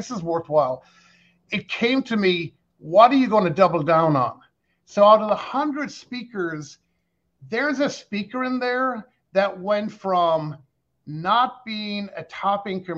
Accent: Ireland; A golfer, I'm not a golfer, even though I'm Irish.

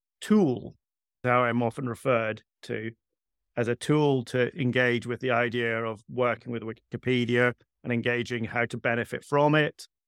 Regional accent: Scotland, United Kingdom; I am often accused of not sounding Scottish, which I take great exception to, but I'm half Scottish. I grew up on the coast in Aberdeenshire.

